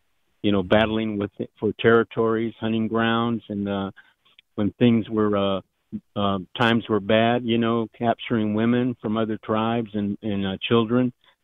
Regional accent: United States; You know, I'm a Catholic. I'm American Indian, 70 years old.

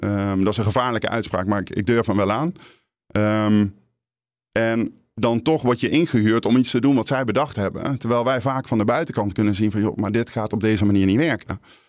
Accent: Nijmegen, Gelderland, Netherlands; Ik kom zelf uit Nijmegen

